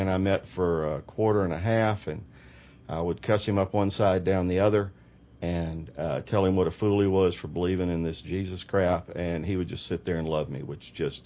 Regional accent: Montgomery, Alabama, United States; Well, I grew up in Montgomery, Alabama, Bible Belt, grew up going to church, only child, spoiled brat of a semi-affluent parents.

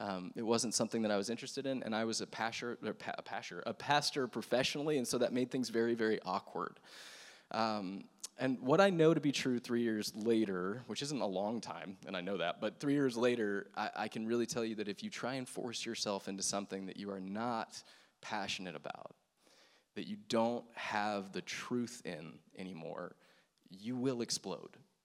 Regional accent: the South, United States; I am a Southern Baptist boy, which means I grew up in the South.

